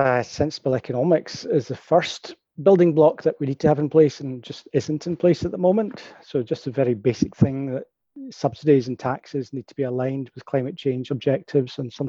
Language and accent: English; Perth, Scotland, United Kingdom; I was brought up in Perth and was a regular hill walker and always out cycling or walking. Quite naturally went on to study geography at Edinburgh University